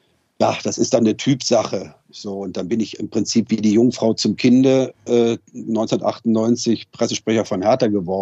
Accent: North Rhine-Westphalia, Germany; born there; Naja, ich bin ja gebürtiger Rheinländer

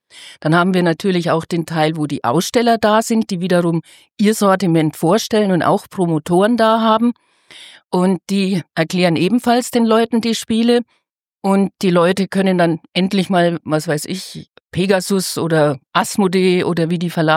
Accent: Bamberg, Bavaria, Germany; Ich bin auch keine Münchnerin, wo eigentlich die Agentur herkommt und wo die Spielwiesen auch herkommt. Ja, sondern ich bin eine waschechte Fränkin, geboren in Bamberg.

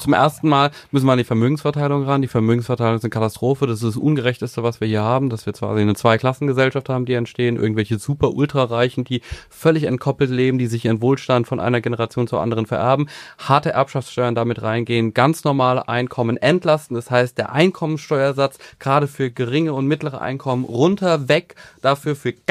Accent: Offenbach, Hesse, Germany; Und gleichzeitig bin ich in Offenbach aufgewachsen, eine der ärmsten Städte damals noch.

